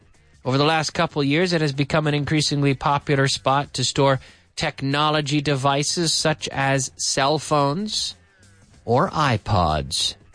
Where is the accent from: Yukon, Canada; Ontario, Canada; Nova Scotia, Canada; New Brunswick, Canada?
Nova Scotia, Canada; They fish for sharks in my hometown in Nova Scotia.